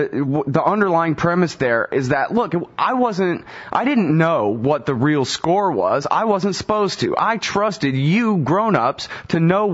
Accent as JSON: {"language": "English", "town": "Austin", "region": "Texas", "country": "United States", "said": "I'm from Austin, where there were huge protests down at the Capitol"}